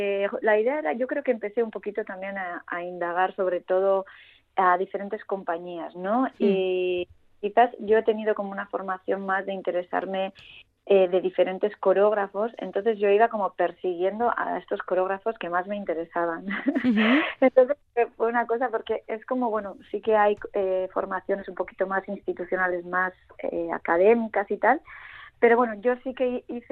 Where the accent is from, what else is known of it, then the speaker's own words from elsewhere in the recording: Guernica, Basque Country, Spain; born there; yo nací en Guernica, imagínate, o sea, un pueblito pequeño.